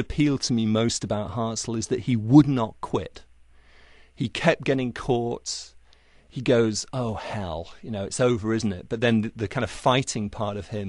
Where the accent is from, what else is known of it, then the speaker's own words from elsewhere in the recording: England, United Kingdom; now in Los Angeles, United States; I'm an English guy, obviously, and one of the things that attracted me about LA when I first came here was, gee, everyone's so up for it